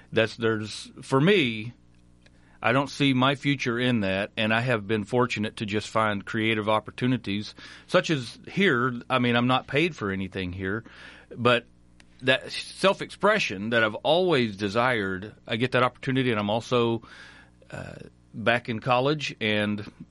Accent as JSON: {"language": "English", "region": "Colorado", "country": "United States", "lives_now": "Iowa, United States", "said": "I've lived in Iowa now for a couple of years. I came from Colorado, way up in the mountains."}